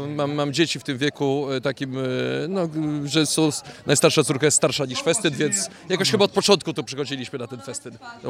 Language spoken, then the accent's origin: Polish; Wrocław, Lower Silesian Voivodeship, Poland; Urodziłem się tutaj na terenie parafii, chociaż mieszkam na osiedlu Gądów, ale Gądów też należy do tej parafii. Także z krótką przerwą na mieszkanie na Maślicach wróciłem tutaj po zawarciu małżeństwa właśnie tu znowu do parafii.